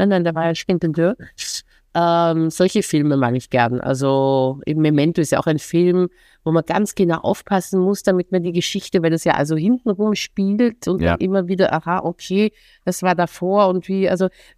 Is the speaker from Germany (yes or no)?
no; Vienna, Austria; Bin ja gebürtige Wienerin und habe mich da sehr wiedererkannt